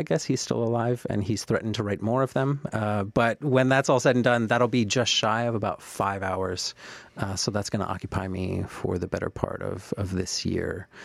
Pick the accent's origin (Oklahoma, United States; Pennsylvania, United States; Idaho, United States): Pennsylvania, United States; Dayton; I mean, I grew up in Dayton, PA. Which is a tiny town northeast of here. There are fewer than 600 people that live in my hometown.